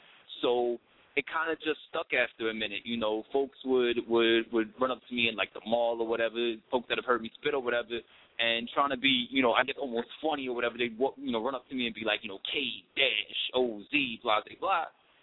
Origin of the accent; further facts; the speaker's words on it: Queens, New York, United States; also born or lived in Atlanta / South Jersey; now in Washington, D.C. area, United States; I'm originally from New York, but I'm pretty much all up and down the East Coast. I'm originally from Queens and everything like that, but I moved down to Atlanta, stayed down there.